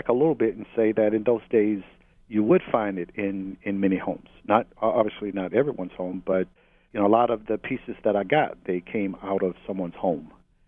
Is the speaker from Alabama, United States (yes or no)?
yes; Mobile, Alabama, United States; also born or lived in Harlem, United States; I was born in Harlem, but raised in Mobile, Alabama.